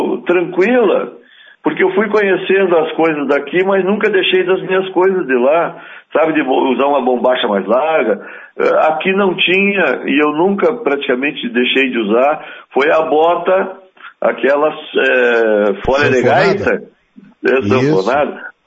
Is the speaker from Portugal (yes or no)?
no; Piratini, Rio Grande do Sul, Brazil; E eu também do segundo distrito de Piratini, né?